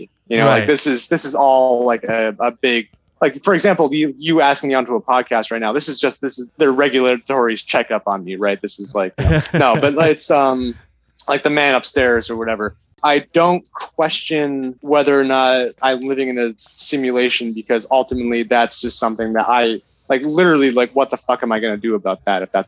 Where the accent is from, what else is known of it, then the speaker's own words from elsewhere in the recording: Massachusetts, United States; I mean, I'm from the Massachusetts, so, you know, Boston, you know, wherever